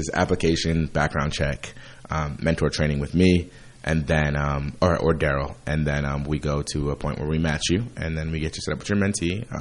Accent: Trenton, New Jersey, United States; So we grew up in Trenton, so we really didn't – it wasn't too much other world exposure that we were getting.

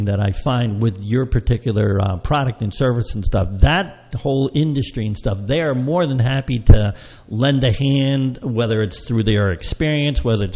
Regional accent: New Jersey, United States; Well, I know when I was growing up in Hunterdon County, there was maybe one or two wineries in the whole area and stuff.

